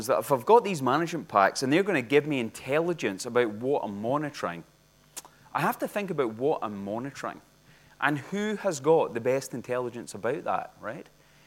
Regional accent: Scotland, United Kingdom; Because I'm Scottish, I don't want to pay for anything, right, like ever.

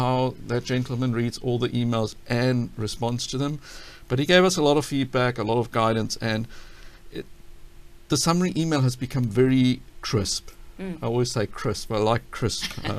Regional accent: South Africa; I know the British have a problem, but fortunately I'm from South Africa

